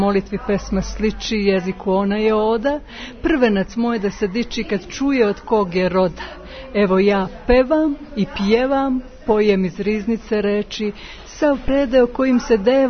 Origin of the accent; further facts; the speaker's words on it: Montenegro; kao kod nas u Crnoj Gori